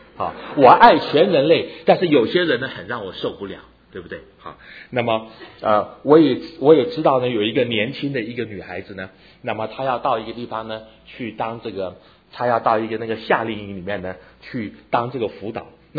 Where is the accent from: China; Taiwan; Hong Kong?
Taiwan; 你晓不晓得我在台湾长大啊？你们都晓得我在台湾长大。